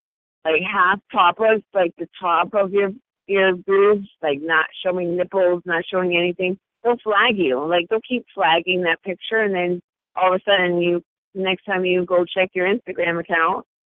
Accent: Bronx, New York, United States; So being a New Yorker, and I'm a New Yorker, I'm not a Long Islander. I am a Bronx girl.

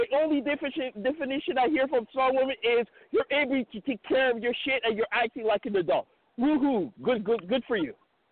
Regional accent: Montreal, Quebec, Canada; I'm from Montreal, Canada, and I know family in New York.

